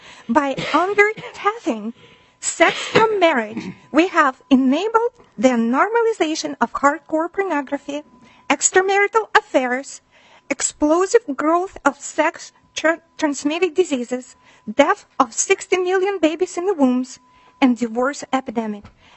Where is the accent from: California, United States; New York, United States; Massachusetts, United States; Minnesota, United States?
Minnesota, United States; Rochester; I'm from Rochester, Minnesota.